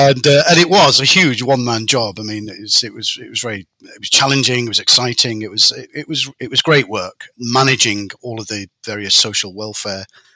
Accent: Manchester, North West England, United Kingdom; Born and bred in Manchester in the mid-60s, youngest of a very large family of eight children, a Polish father, Irish Catholic, British-born mother, so there was no choice of being Catholic.

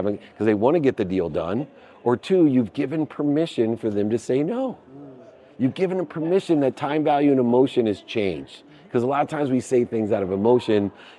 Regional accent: Akron, Ohio, United States; I come from Akron, Ohio, single mom, six kids, two-bedroom apartment

